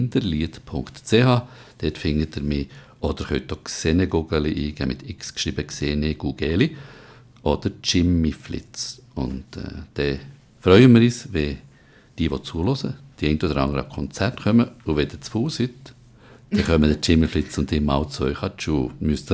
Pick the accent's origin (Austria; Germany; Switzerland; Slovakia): Switzerland; Bern; Als erster Berner überhaupt